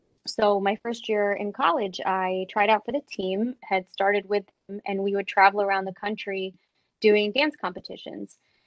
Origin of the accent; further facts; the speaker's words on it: Connecticut, United States; I grew up in Connecticut and have an older brother and a younger sister.